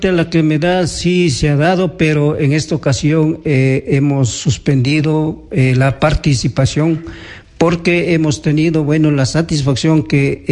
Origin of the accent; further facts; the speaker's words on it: Píllaro, Tungurahua, Ecuador; el abrazo para todo mi pueblo de Píllaro, para la ciudad de Ambato